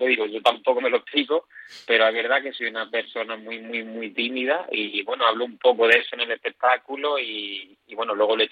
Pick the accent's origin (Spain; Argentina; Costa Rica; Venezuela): Spain; Jaén, Andalusia; soy de Jaén, y aquí en Jaén, quien más, quien menos, la aceituna la ha catado